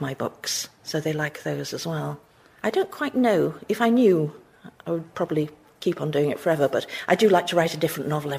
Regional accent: St Helens, North West England, United Kingdom; I'm a quarter Welsh, but I was born and brought up in Lancashire in St Helens.

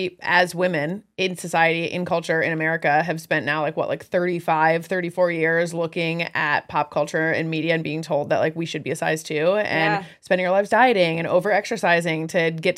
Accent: Midwest, United States; I mean, I grew up in the Midwest, and I didn't grow up in L.A. or Beverly Hills.

